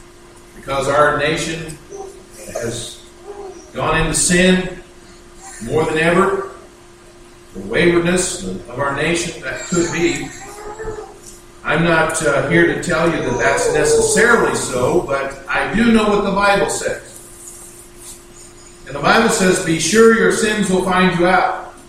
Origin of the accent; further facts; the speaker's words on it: Kansas, United States; You know, I'm from Kansas, so we say everything perfect.